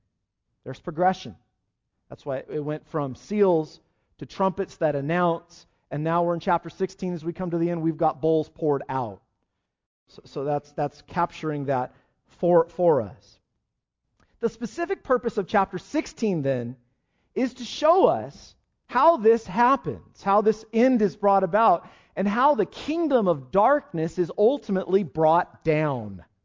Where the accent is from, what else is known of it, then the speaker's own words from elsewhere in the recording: United States; it's not easy for me, even as a pastor, to talk of judgment, especially as an American.